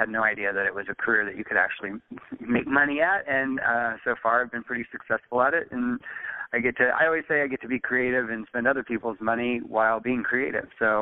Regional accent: Texas, United States; now in Los Angeles, United States; say I grew up in Texas, so if I were back in Texas, I think that the majority of my business would be focused on weddings

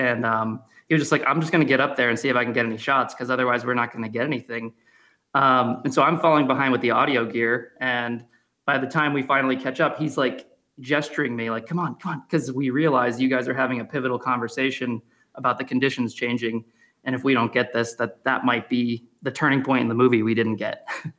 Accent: Chicago, Illinois, United States; moved away as an adult; now in New England, United States; I've kind of caught the New England bug because I grew up in Chicago, pretty flat out there. So coming here for college and then afterward, the last 10 years

